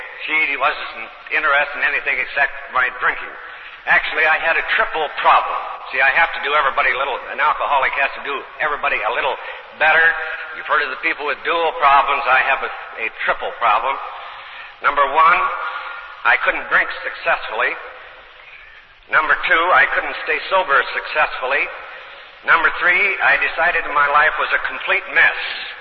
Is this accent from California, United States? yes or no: yes; Carmichael, California, United States; I think that Herb mentioned that … If he didn't, it is. I'm from Carmichael, California.